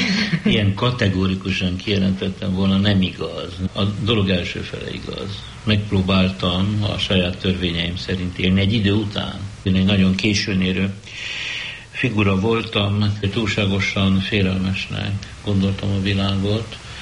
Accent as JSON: {"language": "Hungarian", "region": "Budapest", "country": "Hungary", "tie": "born or raised there", "said": "amikor én lipotvárosi, polgári, jól nevelt, vallásos zsidó kisfiú vagyok. 1933-tól, amikor születtem"}